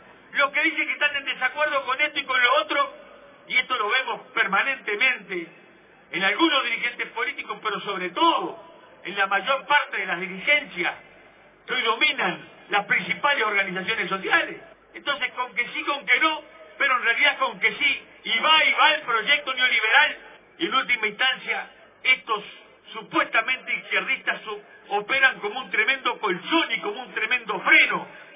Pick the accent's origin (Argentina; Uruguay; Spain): Uruguay; Así somos los uruguayos.